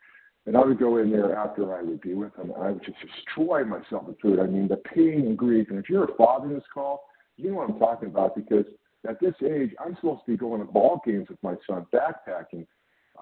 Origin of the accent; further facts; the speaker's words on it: California, United States; I am from California.